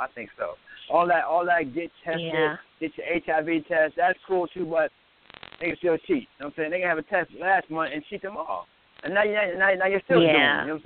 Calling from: Atlanta, Georgia, United States; Atlanta, Georgia.

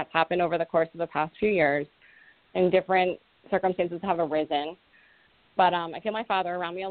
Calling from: Rhode Island, United States; I'm calling in from Rhode Island.

